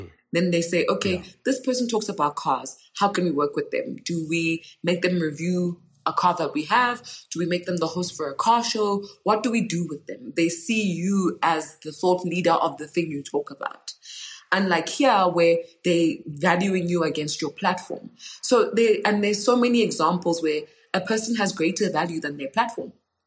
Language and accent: English; South Africa; They booked me because of my content.